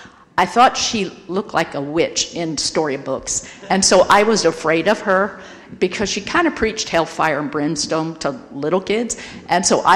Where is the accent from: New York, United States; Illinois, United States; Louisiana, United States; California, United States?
Illinois, United States; I'm originally from Illinois. I'm one of six girls and one little brother.